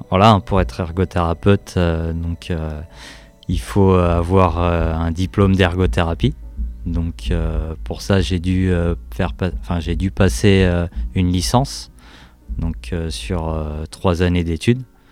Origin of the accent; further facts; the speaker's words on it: Angoulême, Nouvelle-Aquitaine, France; Moi je suis originaire d'Angoulême. Mais avant cela, j'arrive tout droit de Guyane.